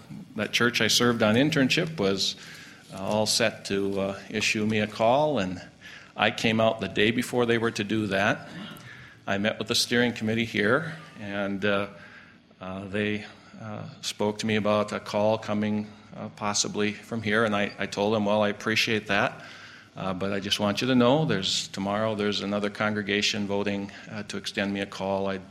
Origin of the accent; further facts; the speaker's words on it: North Dakota, United States; I came from North Dakota. Eastern North Dakota was flat as a pancake.